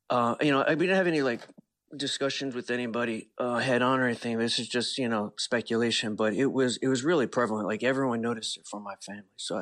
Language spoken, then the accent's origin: English; New Jersey, United States; My entire family noticed it. We're from New Jersey, as I mentioned before.